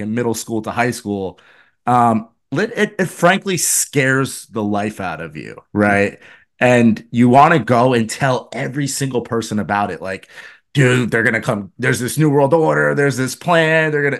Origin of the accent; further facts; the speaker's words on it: West Caldwell, New Jersey, United States; My story starts in a small town in New Jersey called West Caldwell, New Jersey. I'm from the East Coast. I lived about 20 minutes from New York City.